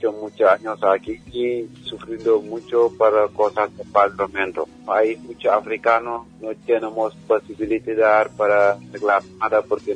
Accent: Senegal; Spanish is a second language; Y somos de gente de Senegal

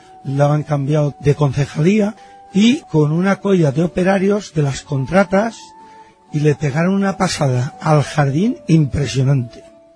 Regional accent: Valencia, Valencian Community, Spain; Yo soy valenciano, nacido en la calle Sagunto, en la calle San Guillem

